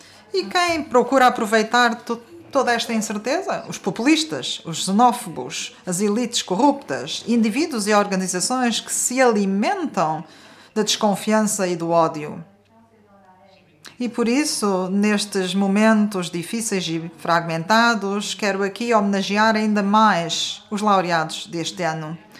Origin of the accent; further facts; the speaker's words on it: Norway; Portuguese is a second language; como sabem, eu sou norueguês